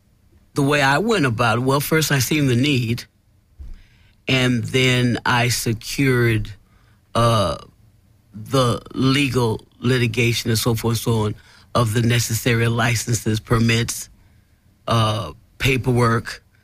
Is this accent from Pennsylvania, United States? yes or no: no; Los Angeles, California, United States; I'm from Skid Row myself, so I did go back down to Skid Row